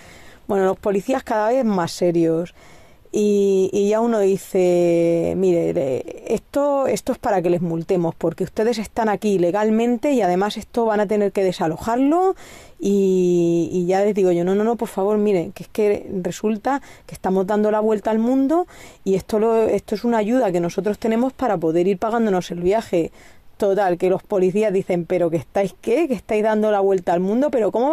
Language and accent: Spanish; Tobarra, Castilla-La Mancha, Spain; Somos de Tobarra, Albacete y bueno, salimos hace 4 meses.